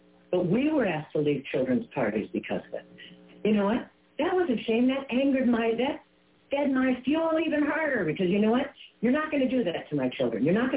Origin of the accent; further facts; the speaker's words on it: Des Moines, Iowa, United States; And I said, Iowa, I'm from Des Moines.